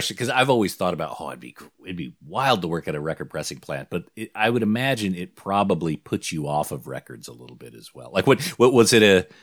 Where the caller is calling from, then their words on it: Sydney, New South Wales, Australia; I'm in Sydney, by the way. I know my accent betrays me.